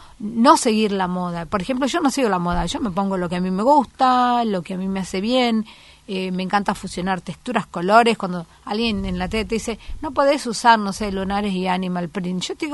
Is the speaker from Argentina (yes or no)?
yes; Tucumán, Argentina; now in Buenos Aires, Argentina; Bueno, yo soy tucumana.